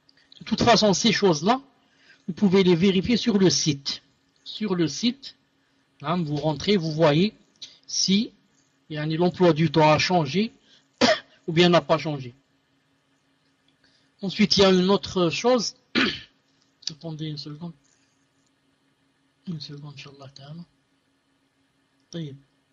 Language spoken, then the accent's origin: French; Algeria; vous savez que chez nous en Algérie, ça fait un certain temps, c'est devenu, yani le week-end, c'est devenu vendredi et samedi.